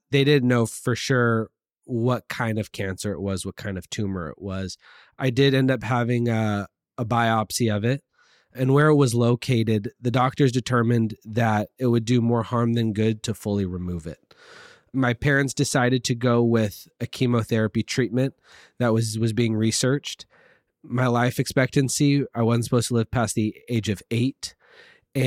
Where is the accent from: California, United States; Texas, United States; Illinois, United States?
California, United States; Laguna Beach; also born or lived in Aliso Viejo; I am originally born and raised, lived in Aliso Viejo, but did all my growing up here in Laguna Beach.